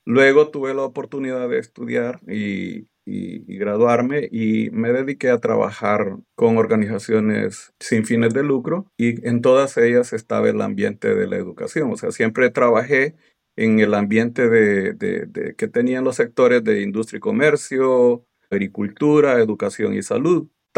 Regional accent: El Salvador; now in Texas, United States; En mi pueblo habían dos opciones, o ser maestro o ser soldado.

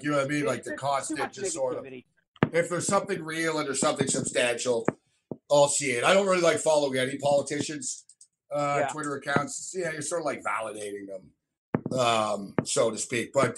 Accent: Quebec, Canada; I'm from Quebec, and I'm not even qualified to talk about Quebec.

